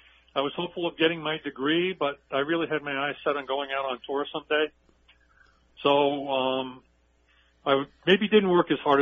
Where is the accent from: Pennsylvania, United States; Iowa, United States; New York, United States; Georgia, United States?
New York, United States; Merrick; I grew up on Long Island, mostly the Merrick Belmore area. So I was always around the game.